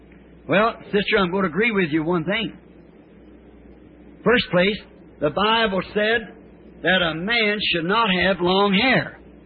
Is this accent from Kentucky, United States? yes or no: yes; Kentucky, United States; I couldn't help because I was born in Kentucky. I went down there to school